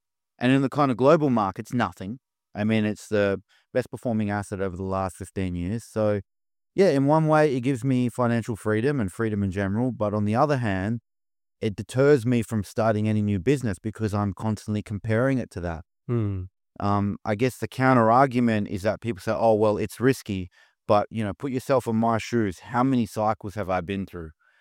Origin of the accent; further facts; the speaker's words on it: Australia; as an Australian, knowing how expensive it is to live there